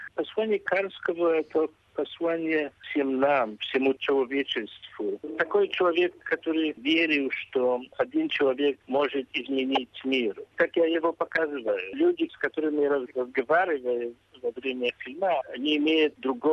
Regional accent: Poland; Russian is a second language; now in United States; я родился в Польше и жил в Польше последние 35 лет. Живу в Америке.

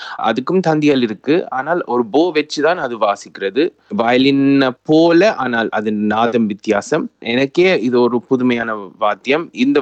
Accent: London, United Kingdom; நான் லண்டன்ல தான் பிறந்து வளர்ந்தேன்.

